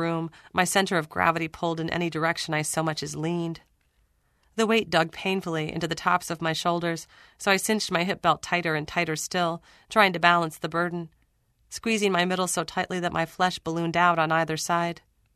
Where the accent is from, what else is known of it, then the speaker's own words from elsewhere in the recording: Minnesota, United States; You know, I'm from Minnesota, the land of 10,000 lakes.